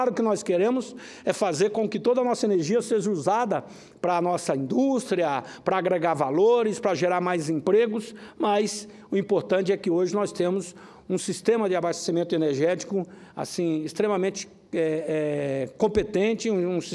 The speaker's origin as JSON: {"language": "Portuguese", "region": "Mato Grosso", "country": "Brazil", "said": "Lá no meu estado, o estado de Mato Grosso, ainda está distante desse risco."}